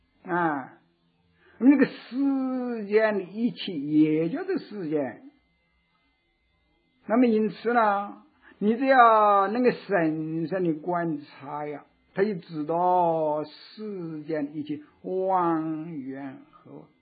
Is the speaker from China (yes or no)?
yes; China; 我们现在作为一个中国人啊